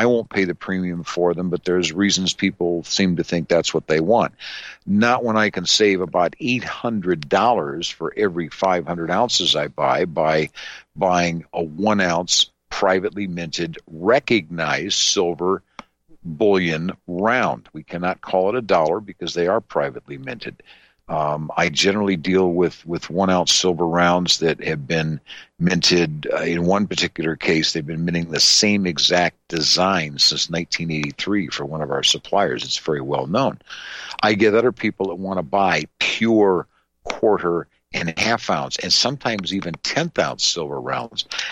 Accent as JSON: {"language": "English", "region": "Wisconsin", "country": "United States", "tie": "born or raised there", "said": "When we were growing up, I mean, I remember growing up in Wisconsin, which is where my grandfather and I would go to this bank."}